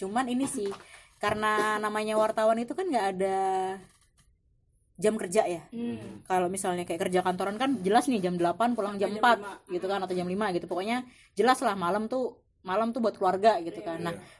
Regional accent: Yogyakarta, Special Region of Yogyakarta, Indonesia; saya kecilnya itu di Jogja. Jadi saya kecilnya di Jogja, TK sama SD sempat di Jogja. Jadi Jogja itu kebetulan eyang saya kan emang orang bagian dari keraton ya.

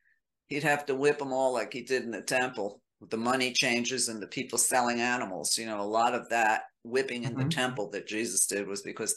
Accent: Brooklyn, New York, United States; Number one, I'm Italian. I'm a woman. And I'm from Brooklyn.

